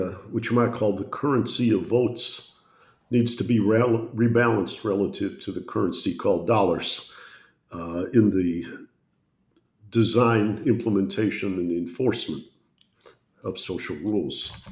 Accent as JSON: {"language": "English", "town": "Detroit", "region": "Michigan", "country": "United States", "tie": "born or raised there", "said": "But my friends growing up in Detroit, both those who have advanced degrees and those who work with their hands"}